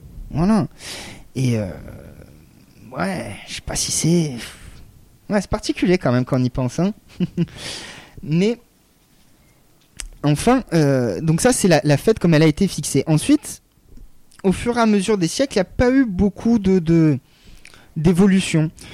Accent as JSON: {"language": "French", "region": "Provence-Alpes-Côte d'Azur", "country": "France", "said": "Chez nous, en Provence, quand vous achetez un gâteau des rois, on est d'accord, il y a la fève et le sujet."}